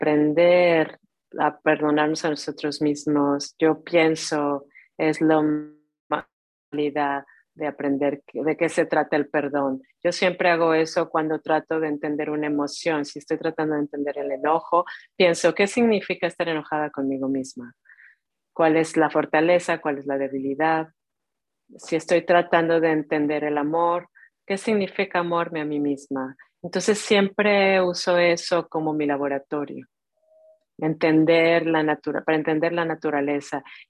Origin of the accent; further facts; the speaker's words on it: Colombia; now in Argentina; Soy de Colombia, pero vivo en Argentina.